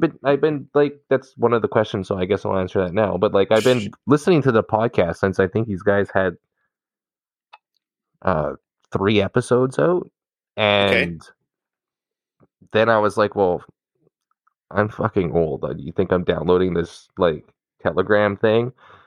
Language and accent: English; Canada; I'm Canadian